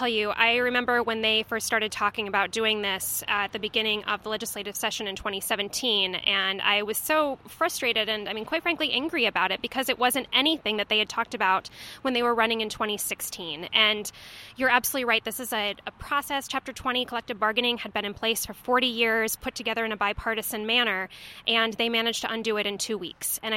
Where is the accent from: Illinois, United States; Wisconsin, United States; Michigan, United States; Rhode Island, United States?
Rhode Island, United States; moved away as an adult; also born or lived in Washington, D.C.; now in Iowa, United States; Well, I'm originally from Rhode Island, lived in D.C. for 5 years after college, and moved to Iowa in 2003 with my husband